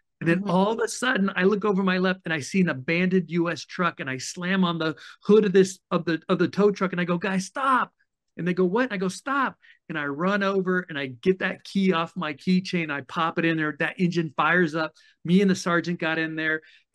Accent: Germany; But I grew up in Germany. I knew we weren't going to war with the Soviets anytime soon.

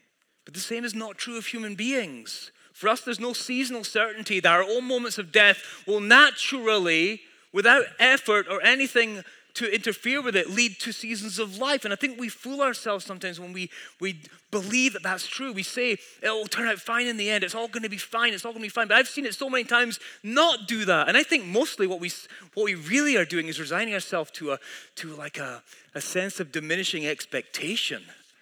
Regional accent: Scotland, United Kingdom; moved away as an adult; I grew up in Scotland all my life till I was 29 years old. I met my wife and moved to Washington State for 20 years.

